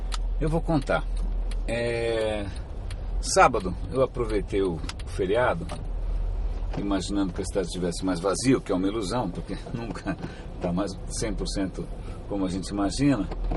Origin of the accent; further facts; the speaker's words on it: São Paulo, Brazil; eu tenho bastante carinho pela região central da cidade, que é onde eu nasci e onde eu cresci. Quando eu nasci, meus pais moravam na Nestor Pestana, no Centrão. Depois foram morar na Avenida São Luís, do lado do Copan, do lado do Edifício Itália.